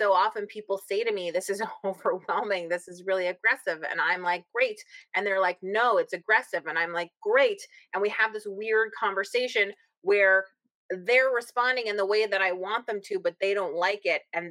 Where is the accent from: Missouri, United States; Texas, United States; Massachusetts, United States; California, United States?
Massachusetts, United States; It's just for fun because I'm from Massachusetts, so I like to brag about that.